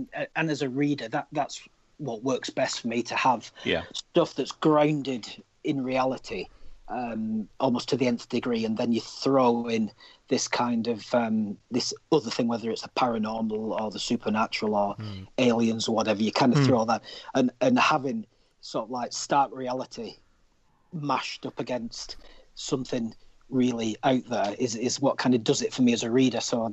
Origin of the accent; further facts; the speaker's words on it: Wigan, North West England, United Kingdom; also born or lived in Preston; I used to live in Preston. I'm from Wigan originally, and I lived and worked in Preston for a while.